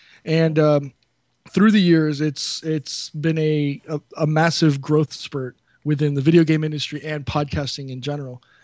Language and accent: English; Florida, United States; We're all from Florida.